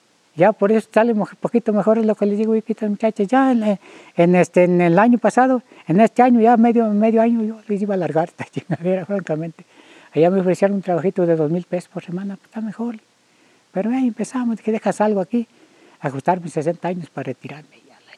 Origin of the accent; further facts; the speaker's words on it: Quila, Sinaloa, Mexico; yo allí donde soy de Quila, allí siembro, sembrar maíz